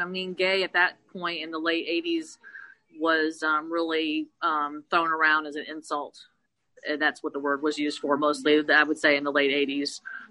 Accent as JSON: {"language": "English", "town": "Lexington", "region": "Kentucky", "country": "United States", "tie": "born or raised there", "said": "I grew up in Lexington, Kentucky from the age of 14 on. And went to middle school here at Jesse Clark and attended Lafayette High School."}